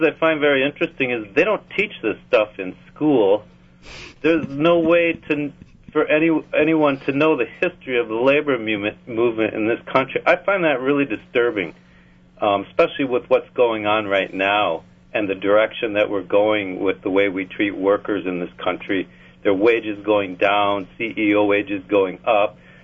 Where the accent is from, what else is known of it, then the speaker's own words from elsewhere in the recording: Superior, Wisconsin, United States; I was originally from Superior